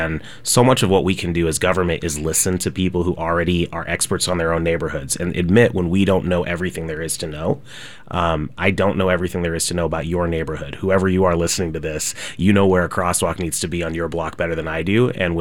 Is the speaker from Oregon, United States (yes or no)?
yes; Portland, Oregon, United States; Yeah, so I'm originally from Overlook. I was born there.